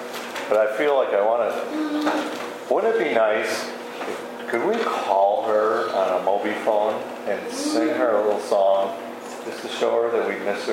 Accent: New York, United States; Now, I'm from New York.

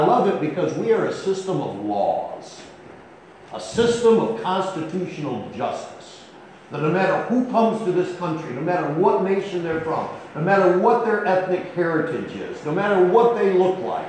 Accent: United States; just because I'm an American, my country right or wrong

